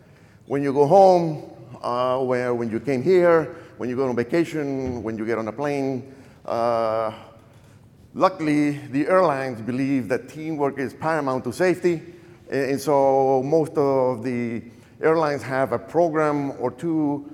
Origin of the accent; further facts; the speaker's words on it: Lima, Peru; English is a second language; moved away as an adult; now in United States; As you can tell, I'm not from Texas. I'm from Lima, Peru. I've been in this country 40 years, and what I can tell you is that this accent will not go away in the next hour.